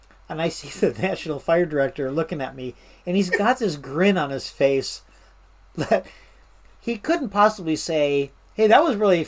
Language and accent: English; Washington, United States; And I finally quit talking with my accent, and I said, "I'm from Washington State."